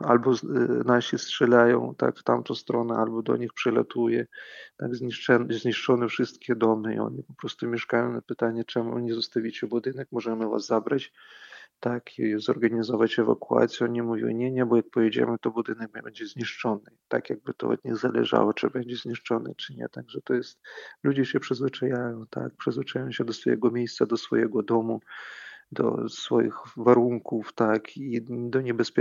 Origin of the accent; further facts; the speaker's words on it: Ukraine; jako też człowiek, jako Ukrainiec spotkałem w tym czasie